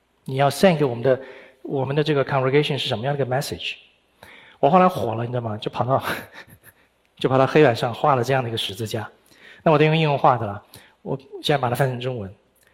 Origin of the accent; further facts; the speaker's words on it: China; now in United States; 我们是中国人，华人，但是我们现在在美国异地建立的这个基督之家的教会